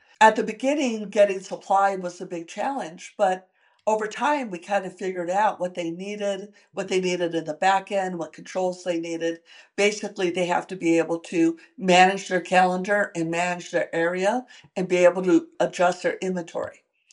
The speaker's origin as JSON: {"language": "English", "town": "Santa Fe", "region": "New Mexico", "country": "United States", "tie": "born or raised there", "said": "And a gal from Santa Fe, which is my hometown, came to Women's Startup Lab."}